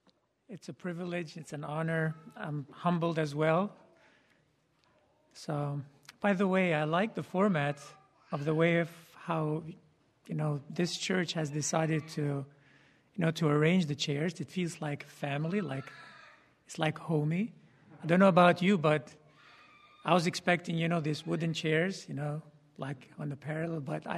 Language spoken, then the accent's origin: English; Albania; I am from Albania